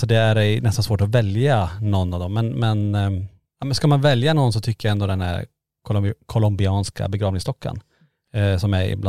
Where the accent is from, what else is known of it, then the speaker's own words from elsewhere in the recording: Norrland, Sweden; Jag tror att vi är från Norrland, vi har långt tålamod